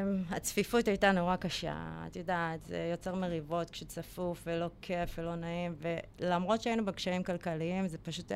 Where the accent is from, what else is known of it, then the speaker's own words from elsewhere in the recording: Petah Tikva, Central District, Israel; חזרנו לאותה שכונה, אותה שכונה שגדלתי בה.